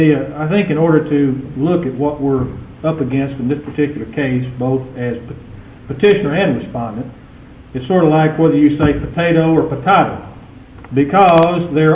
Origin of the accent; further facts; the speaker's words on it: Angleton, Texas, United States; I'm from Angleton, Texas